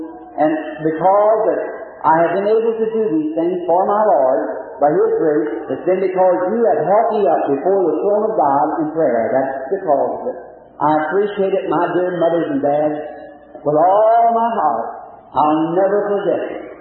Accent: Kentucky, United States; born there; When I was a little boy, I was born up here in Cumberland County, Kentucky, a little log cabin.

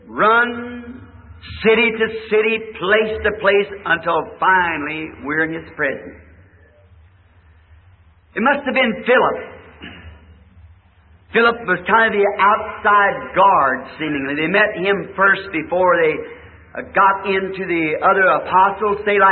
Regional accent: the South, United States; I'm a Southerner, slow to begin with.

